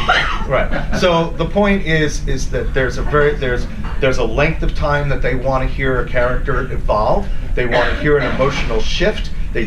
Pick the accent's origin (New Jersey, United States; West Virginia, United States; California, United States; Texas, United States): California, United States; Los Angeles; my own American, I'm from Los Angeles, so my Los Angeles-based agent